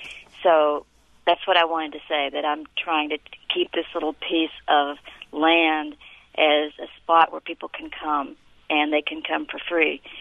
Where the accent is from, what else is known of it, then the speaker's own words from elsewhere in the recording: Kentucky, United States; I wanted to say that I'm from Kentucky, near the Appalachian Mountains, where the mountaintops are being removed.